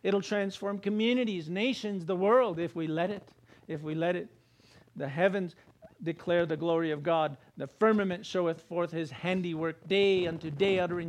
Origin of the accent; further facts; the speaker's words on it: Rome, New Mexico, United States; I grew up in Rome, New Mexico, 30 miles that way.